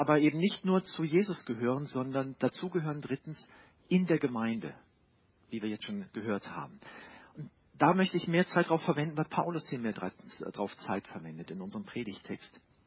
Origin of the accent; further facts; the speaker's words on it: North Rhine-Westphalia, Germany; Ich bin in der Nähe von Köln aufgewachsen.